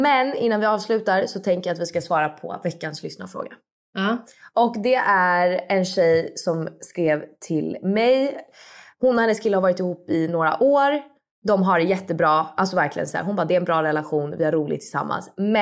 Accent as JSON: {"language": "Swedish", "town": "Stockholm", "region": "Stockholm County", "country": "Sweden", "lives_now": "Rome, Italy", "said": "Alltså man ser ju turister på ett annat sätt tycker jag än vad man såg hemma i Stockholm."}